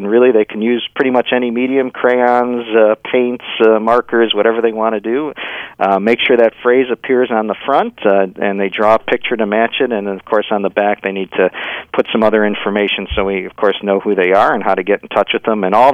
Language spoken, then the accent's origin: English; Chicago, Illinois, United States; I know growing up in Chicago in a neighborhood with a lot of Polish people and Italians where the Feast of St. Joseph was a really big deal.